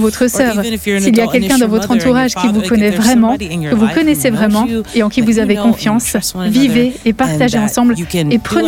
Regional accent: Southeast, United States; French is a second language; je suis américaine, j'aime ce que je mange aux États-Unis. J'ai grandi dans le sud, le sud-est des États-Unis

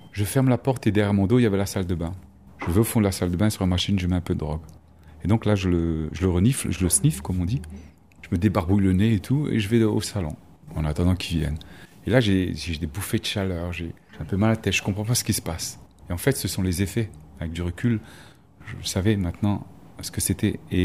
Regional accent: Strasbourg, Grand Est, France; Et j'ai grandi à Strasbourg. Mon enfance était très bien passée.

